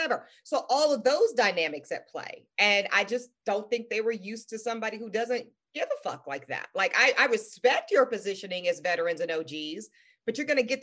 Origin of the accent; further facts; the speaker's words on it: the South, United States; I loved Dallas, maybe because I'm from the South.